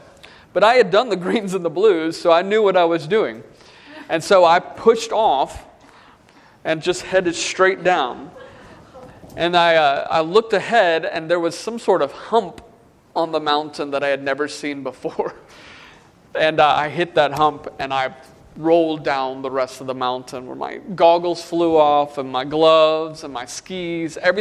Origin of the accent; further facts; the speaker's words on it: Arlington, Texas, United States; so I grew up in Arlington, Texas